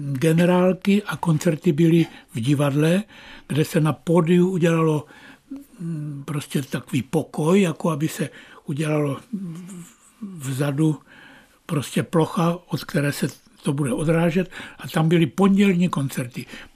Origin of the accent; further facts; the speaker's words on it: Továčov, Olomouc Region, Czechia; No, začalo to vlastně Továčov, moje rodiště.